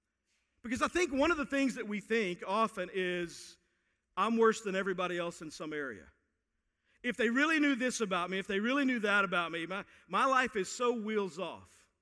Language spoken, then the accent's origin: English; Texas, United States; I'm from Texas, and we don't play.